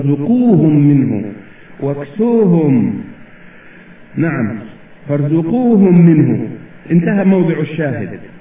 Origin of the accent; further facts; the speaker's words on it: Egypt; هذا مثل دارج عندنا في مصر